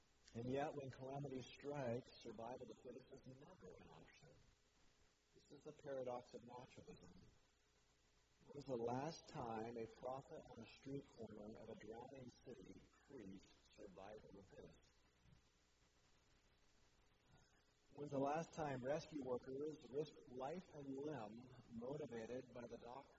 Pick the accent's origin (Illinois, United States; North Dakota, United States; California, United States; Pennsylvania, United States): California, United States; San Francisco; born there; I was born in San Francisco. We didn't have hurricanes.